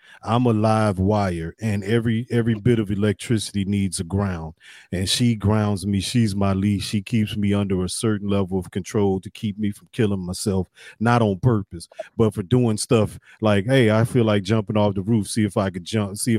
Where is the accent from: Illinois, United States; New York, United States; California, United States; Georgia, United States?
Illinois, United States; Chicago; I'm from Chicago. We the home of house music.